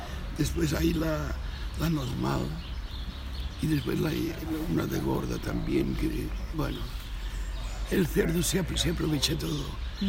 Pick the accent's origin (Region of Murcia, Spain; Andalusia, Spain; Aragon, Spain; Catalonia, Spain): Catalonia, Spain; Mollet; Yo nací en Mollet y mis padres tenían una casa en Mollet.